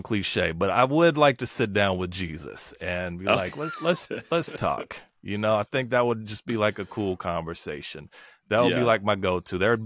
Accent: Guthrie, United States; Community wins to me is almost the epitome of my experience growing up in Guthrie.

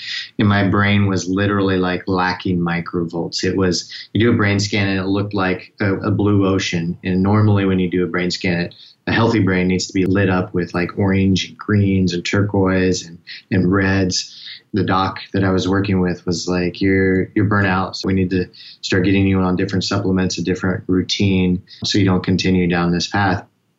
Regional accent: Missouri, United States; because I grew up in Missouri and I grew up around a blue collar and farming family.

